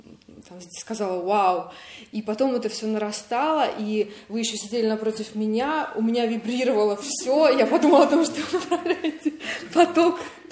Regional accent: Saint Petersburg, Russia; я из Петербурга.

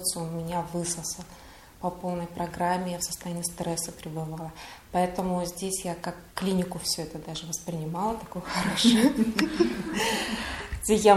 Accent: Leningrad Oblast, Russia; я приехала из Ленинградской области.

